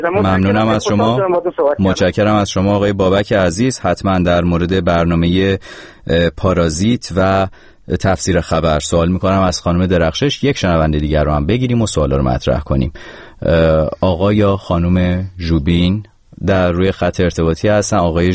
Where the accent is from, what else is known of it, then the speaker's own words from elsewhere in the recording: Gilan, Iran; من خودم گیلکم.